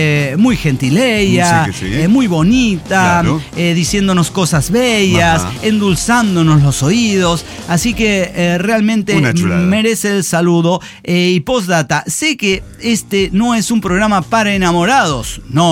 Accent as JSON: {"language": "Spanish", "region": "Puebla", "country": "Mexico", "said": "Son de partes diferentes de Puebla. Puebla tiene muchas partes y somos de diferentes partes."}